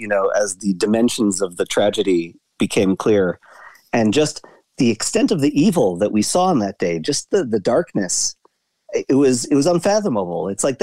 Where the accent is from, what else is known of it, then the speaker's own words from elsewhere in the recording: New York, United States; now in Israel; New York, like many people.